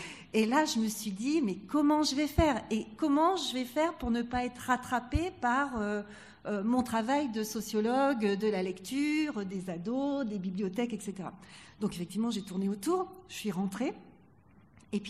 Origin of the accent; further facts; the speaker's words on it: Hauts-de-France, France; moi, je viens du Nord, mais d'un tout petit village. Donc, Valenciennes, c'était la grande ville.